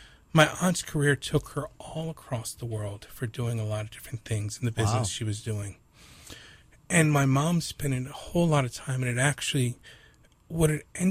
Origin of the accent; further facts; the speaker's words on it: Philadelphia, Pennsylvania, United States; now in Hawaii, United States; You know, it goes back to, I'm from the mainland originally. I'm from the East Coast.